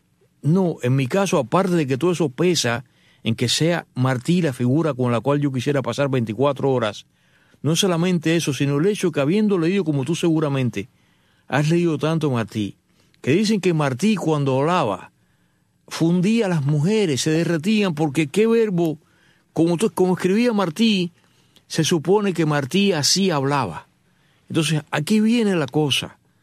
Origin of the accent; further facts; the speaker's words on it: Cuba; acá nosotros que somos cubanos, ¿no?